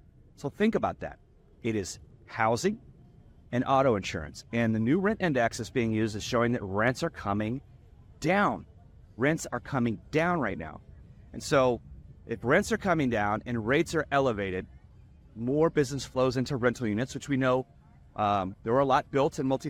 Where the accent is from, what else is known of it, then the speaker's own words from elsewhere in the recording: Texas, United States; I'm from Texas. I get it.